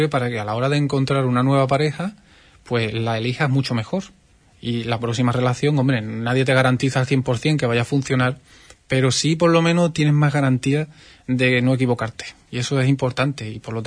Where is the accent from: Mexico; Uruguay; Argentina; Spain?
Spain; Huelva, Andalusia; yo soy de aquí de Huelva